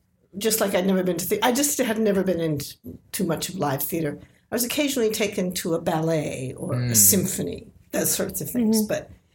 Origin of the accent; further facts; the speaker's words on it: Midwest, United States; also born or lived in Kentucky; Well, I'm from the Midwest. Came to New York as soon as I could, and I went to NYU to what is now the acting program at Tisch.